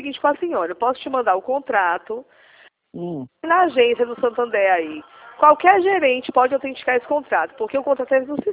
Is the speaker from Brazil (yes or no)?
yes; Recife, Pernambuco, Brazil; sou de Recife